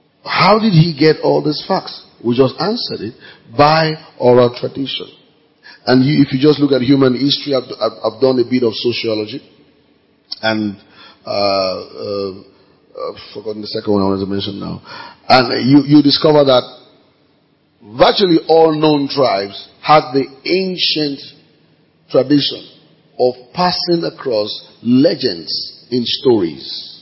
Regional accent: Ogun, Nigeria; Because we all just believe we're Ijebu, so we just didn't stop to ask which one. So he mentioned my hometown.

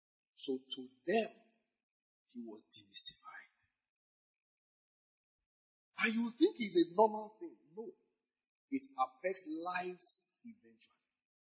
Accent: Kenya; I said, I'm a Kenyan man.

